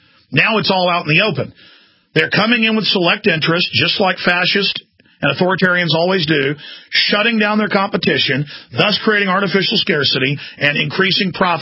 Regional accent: Dallas, Texas, United States; I mean, growing up in Texas during hot weather, we didn't have rolling blackouts ever. Growing up in Dallas, now they do in the summer.

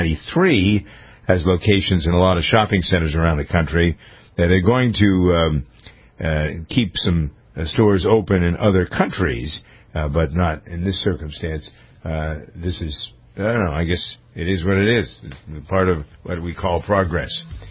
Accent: Framingham, Massachusetts, United States; The Bose Corporation, which is headquartered in my hometown of Framingham, Massachusetts

